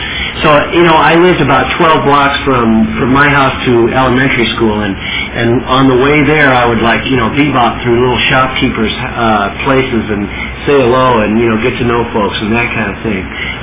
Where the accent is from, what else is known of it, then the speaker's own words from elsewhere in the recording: Burbank, California, United States; I come from Southern California, and I was raised in Burbank, you know, beautiful downtown Burbank. And, you know, I was basically raised in, like, you know, middle-class kind of neighborhood